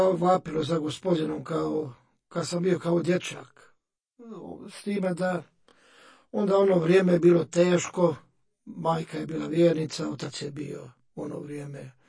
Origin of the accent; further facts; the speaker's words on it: Dubrovnik, Dubrovnik-Neretva County, Croatia; Rođen sam i odrastao sam u Dubrovniku, završio školu, srednju